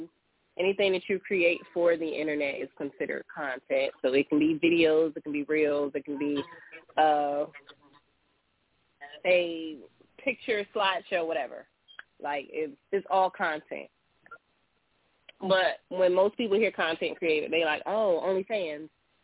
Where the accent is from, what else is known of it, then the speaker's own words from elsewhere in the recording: Virginia, United States; I'm born and raised in Virginia. Mm-hmm. Virginia.